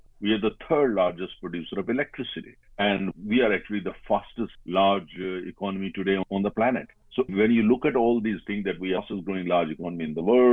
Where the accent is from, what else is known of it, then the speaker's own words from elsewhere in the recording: India; And of course, as an Indian, I feel very proud about it.